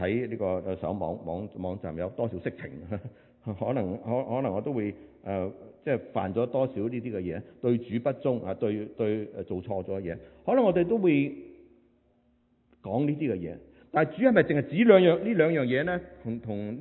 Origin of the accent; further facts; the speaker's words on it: Hong Kong; 我們香港人以前很喜歡放飛劍，現在沒有，現在不放。